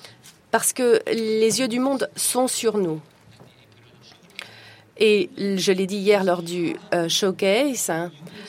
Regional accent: Lebanon; J'ai grandi au Liban et on a tendance à étiqueter tout.

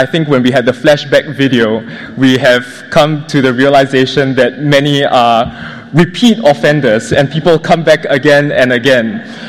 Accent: Singapore; I'm proud to be ICANN staff based right here in the region. And as a Singaporean

